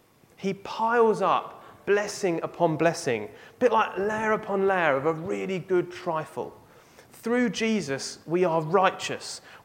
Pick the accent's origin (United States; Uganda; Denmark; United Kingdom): United Kingdom; East of England; born there; I was born in Essex and I now live in Norfolk. I've gone from mildly sloping to completely flat.